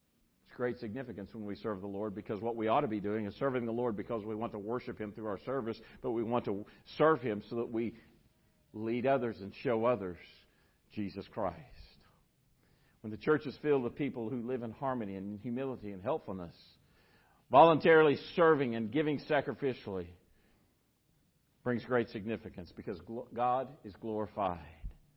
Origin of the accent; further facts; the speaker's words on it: Webb City, Missouri, United States; I grew up in Southwest Missouri and graduated from Webb City High School.